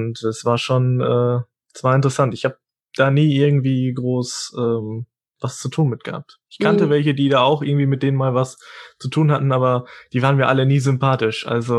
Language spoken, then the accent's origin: German; Ibbenbüren, North Rhine-Westphalia, Germany; born there; Ich bin in Imbüren geboren, 20 Minuten von hier. Und lebe seither dann hier in Westerkappeln